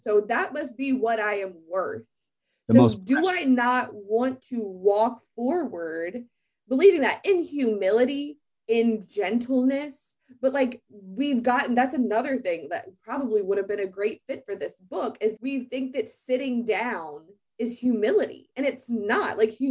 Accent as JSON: {"language": "English", "region": "Louisiana", "country": "United States", "said": "Yeah. And look, I'm like spicy Southern Louisiana girl."}